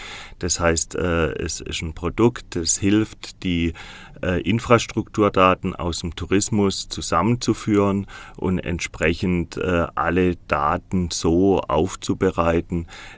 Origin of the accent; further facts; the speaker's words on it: Baden-Württemberg, Germany; Ja, so Randschwarzwälder. Ich komme gebürtig aus dem Wiesental. Das zählt man ja noch zum Schwarzwald dazu. Also aus dem Nachbarort, wo sich gerade jetzt der Bundesjogi verabschiedet hat, von Schönau.